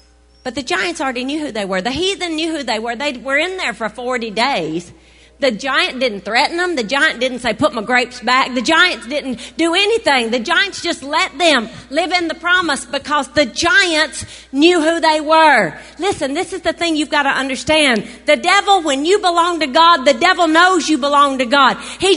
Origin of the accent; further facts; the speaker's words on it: the South, United States; I grew up in the South. We can grow figs in the South.